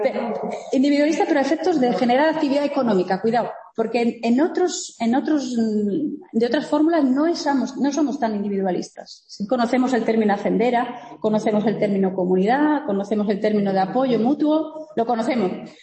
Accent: Andalusia, Spain; Yo soy de Cuenca Minera, y claro, ámbito Cuenca Minera, sector industrial, daros cuenta, en lo que surge es una clase obrera muy potente

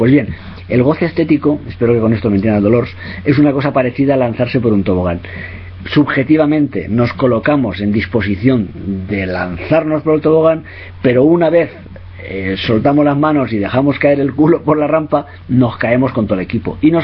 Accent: Castellón, Valencian Community, Spain; Mucha gente en mi tierra, soy de Castellón

